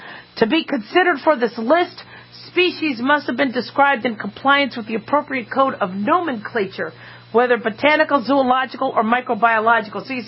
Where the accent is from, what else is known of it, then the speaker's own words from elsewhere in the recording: Arizona, United States; Go Sun Devils. I'm from Arizona.